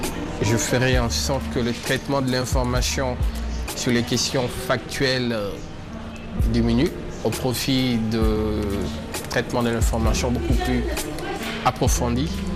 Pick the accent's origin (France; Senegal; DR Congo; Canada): Senegal; je viens du Sénégal.